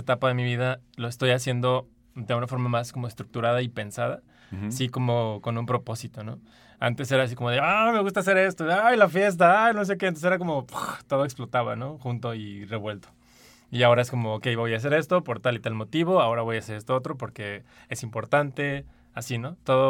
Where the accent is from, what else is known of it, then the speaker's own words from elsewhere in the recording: San Luis Potosí, Mexico; moved away; Cuando salí a vivir fuera de San Luis Potosí, empecé a usar esta onda